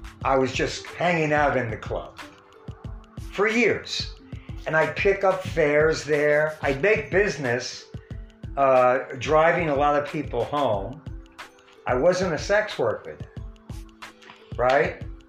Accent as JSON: {"language": "English", "town": "New York City", "region": "New York", "country": "United States", "tie": "born or raised there", "said": "I was born and raised in Hell's Kitchen, so I knew most of New York, especially Manhattan."}